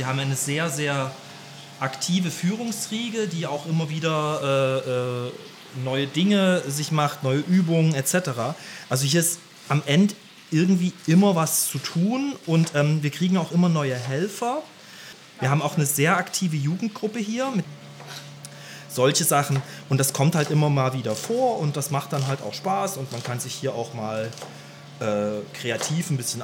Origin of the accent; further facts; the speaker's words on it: Saxony, Germany; born there; now in Mannheim, Germany; Bin gebürtiger Sachse, wohne jetzt seit 15 Jahren in Mannheim, arbeite in Ludwigshafen.